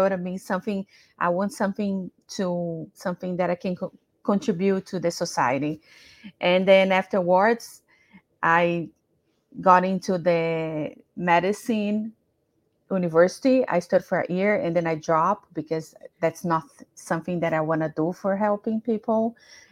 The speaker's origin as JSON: {"language": "English", "region": "São Paulo", "country": "Brazil", "second_language": "English", "moved": "as an adult", "lives_now": "United States", "said": "I'm originally from Brazil. I'm from São Paulo, and I've been living here in the US since 2001. So it's 23 years here."}